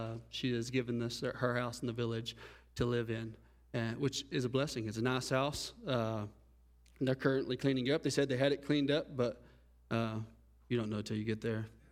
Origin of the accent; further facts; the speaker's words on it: Paris, Texas, United States; In my hometown, as Michigan fact-checked me on this, but there's 120 churches, 157 in the county. There's 120 churches in the town of Paris, Texas.